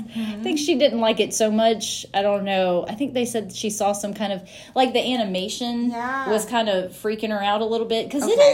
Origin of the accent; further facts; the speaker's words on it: the South, United States; accent: Southern; "Oh no, did my Southern accent